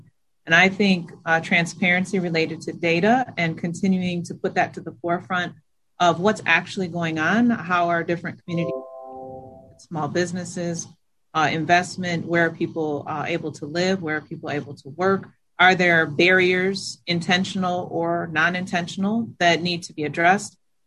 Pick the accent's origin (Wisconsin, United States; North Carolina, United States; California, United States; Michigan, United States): Michigan, United States; Detroit; as I think about growing up in Detroit in the 70s and 80s as a kid, I always wanted Detroit to be like the other big cities I saw in the movies, right?